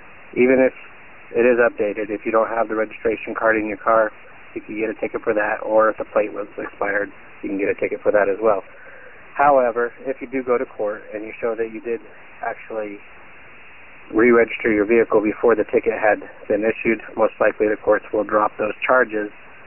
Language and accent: English; Colorado, United States; I'm from Colorado, and I actually happen to be a police officer down here